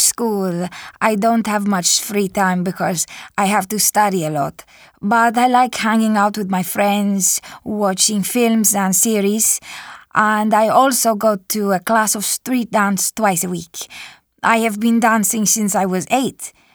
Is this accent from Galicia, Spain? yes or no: yes; Santiago de Compostela, Galicia, Spain; English is a second language; I'm from Santiago in Spain. I have lived there all my life. I live there with my older sister and my parents.